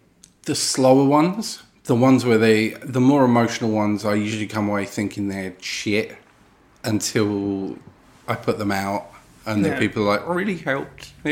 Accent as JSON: {"language": "English", "country": "United Kingdom", "said": "Being British as well."}